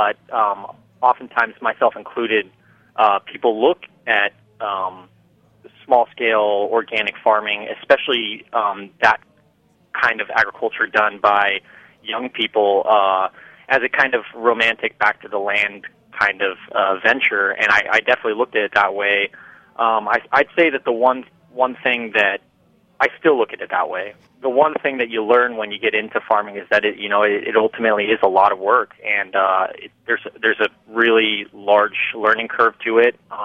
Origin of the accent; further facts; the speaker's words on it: California, United States; I do come from an agricultural area in California. I come from Amador County, which is a small rural community in the Sierra Nevada foothills here in California.